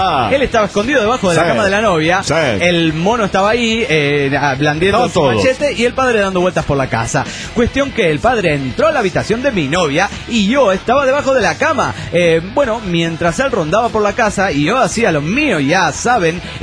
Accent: Puno, Peru; nosotros somos de Puno y queremos ser parte de la nueva galaxia.

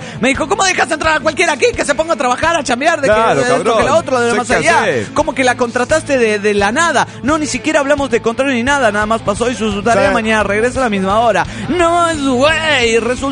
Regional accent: Guadalajara, Jalisco, Mexico; en mi tierra y en cuando vivía allí en mi tierna infancia en Guadalajara

